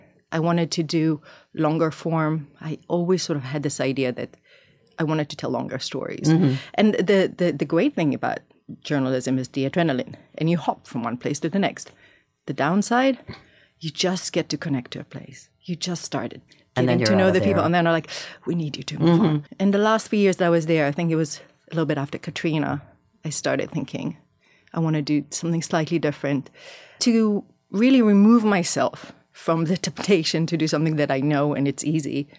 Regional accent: Jerusalem, Jerusalem District, Israel; moved away as an adult; now in United States; Growing up in Israel in Jerusalem means that something probably just happened. And so I always had that sensibility, I think. And army service led me to journalism. I came to the U.S. a little bi

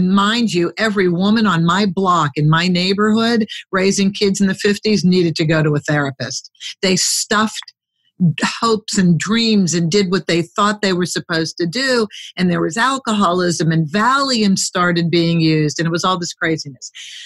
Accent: Pittsburgh, Pennsylvania, United States; My sister lived in Pittsburgh. That's where I'm from. My sister, we grew up in Pittsburgh.

